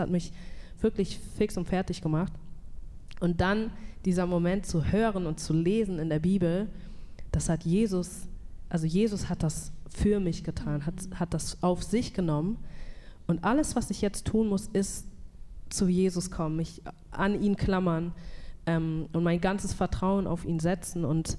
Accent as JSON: {"language": "German", "town": "Lübeck", "region": "Schleswig-Holstein", "country": "Germany", "tie": "born or raised there", "said": "Ich bin hier geboren, also in Lübeck geboren und auch in Deutschland aufgewachsen."}